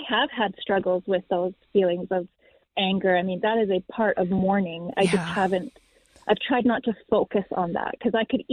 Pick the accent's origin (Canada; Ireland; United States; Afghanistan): Canada; We are from Canada, and we had a good life, you know, ups and downs.